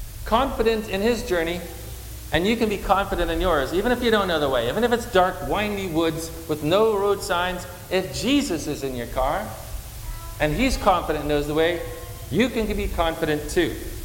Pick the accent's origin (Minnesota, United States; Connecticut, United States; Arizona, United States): Connecticut, United States; born or raised there